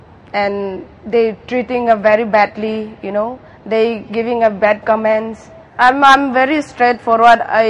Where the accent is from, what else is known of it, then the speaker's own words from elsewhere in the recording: India; I'm also Indian.